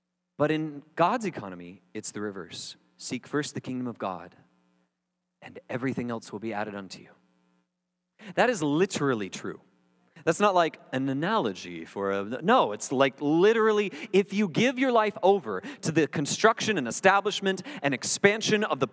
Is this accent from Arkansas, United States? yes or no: no; Panama City Beach, Florida, United States; You know, when I grew up in Panama City Beach, Florida, which is where many of you college students go to break commandments.